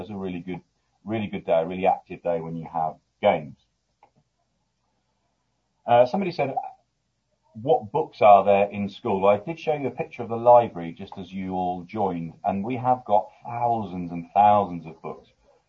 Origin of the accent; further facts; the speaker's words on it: Lincoln, East Midlands, United Kingdom; born there; I support Lincoln City, because I was born in Lincoln, the mighty Imps.